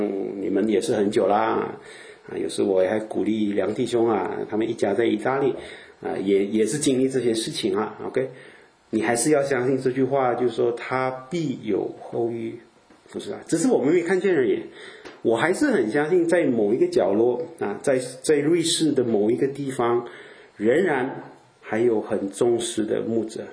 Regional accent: Malaysia; moved away; also born or lived in Canada; 可能以前我是从东方来的，我是马来西亚人嘛，对吧？然后我又跑到加拿大去，就过了10年啊

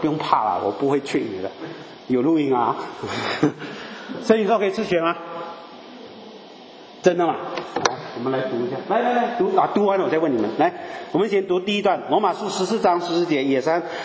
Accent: Malaysia; 他看我是乡下佬，我是马来西亚人，没文化啊。

